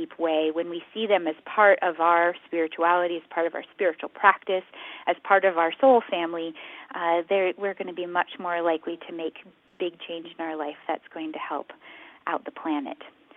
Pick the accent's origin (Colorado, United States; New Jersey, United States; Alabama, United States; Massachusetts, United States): Colorado, United States; But I grew up in Colorado